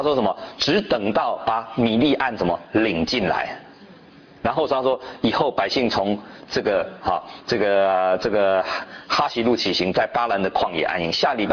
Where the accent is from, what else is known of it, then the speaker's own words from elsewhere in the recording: China; 我们中国人说在家从夫嘛